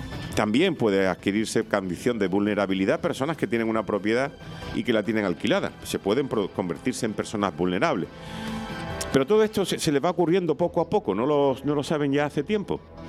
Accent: Andalusia, Spain; la está liando parda en mi tierra natal, en Andalucía.

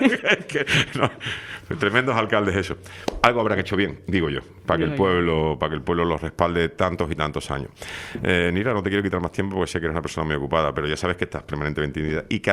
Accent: Seville, Andalusia, Spain; yo soy sevillano.

